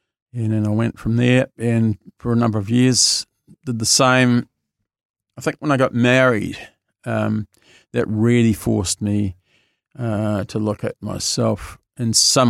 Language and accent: English; Dunedin, Otago, New Zealand; I'm originally from Dunedin. I grew up in an alcoholic family.